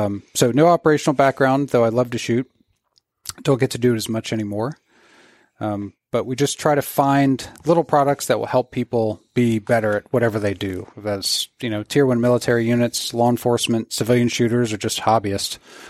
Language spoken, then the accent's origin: English; Florida, United States; And Florida.